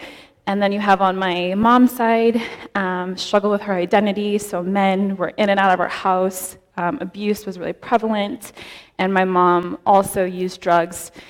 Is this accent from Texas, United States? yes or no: yes; Corpus Christi, Texas, United States; born there; So I was born in Corpus Christi, Texas.